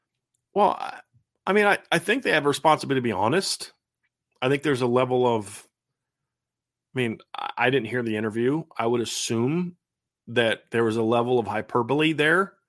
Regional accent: Ohio, United States; also born or lived in Virginia; I grew up in Ohio, moved to Virginia. I'm just going to tell you right now, when I moved back to Ohio and I moved back to the Midwest

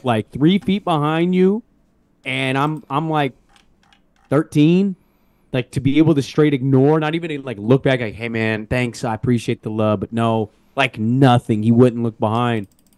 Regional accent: Portland, Oregon, United States; So growing up in Portland. You know, I played a lot of basketball, but, like, I hated playing when it was really wet outside.

